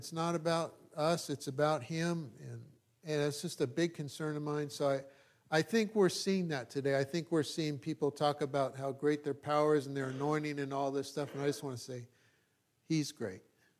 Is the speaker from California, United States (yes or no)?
yes; California, United States; So I grew up in this country. I grew up in California. I was born in Sacramento. I've always been in California.